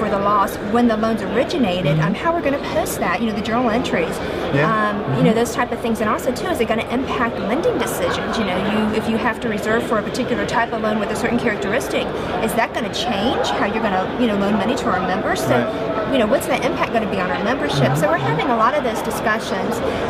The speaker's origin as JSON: {"language": "English", "region": "Florida", "country": "United States", "said": "I've never been to Disneyland, and I'm from the Disney World part of the country"}